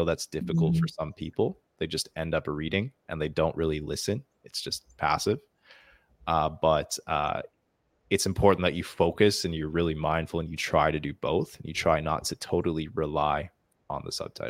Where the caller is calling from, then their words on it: Bangladesh; I'm joining from Bangladesh, sir.